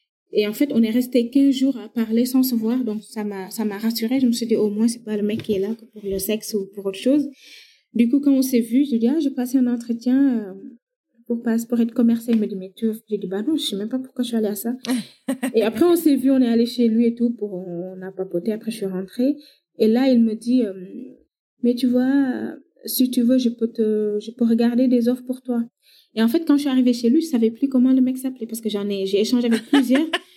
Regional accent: Senegal; en tant que Sénégalais

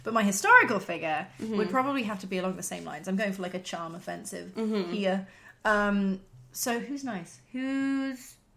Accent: Midlands, United Kingdom; Now, I call the evening meal tea, because mm-hmm. I'm from the Midlands.

